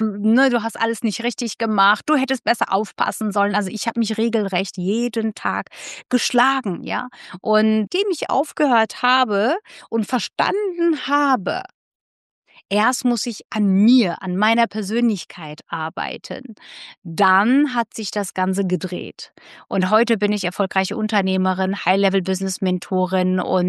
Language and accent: German; Istanbul, Turkey; German is a second language; moved away; ich bin ja in Istanbul geboren und aufgewachsen.